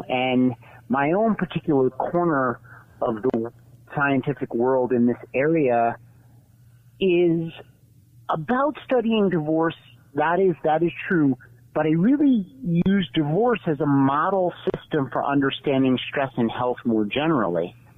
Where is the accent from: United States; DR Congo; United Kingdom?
United States; New York; I grew up in New York, did my graduate work at the University of Virginia, nearby y'all, and then did my clinical internship at the University of Wisconsin. So I slowly made my way out west.